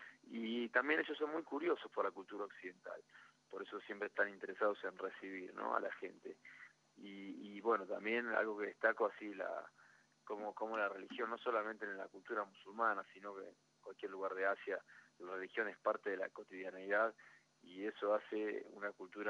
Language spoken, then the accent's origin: Spanish; Argentina